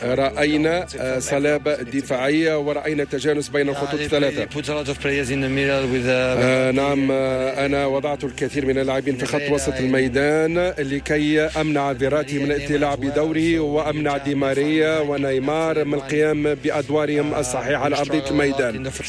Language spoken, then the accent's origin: Arabic; Algeria; هذا هو الهدف المنشود بالنسبة لي أن أفخر بأني جزائر واجعل الجزائريين يفخرون بي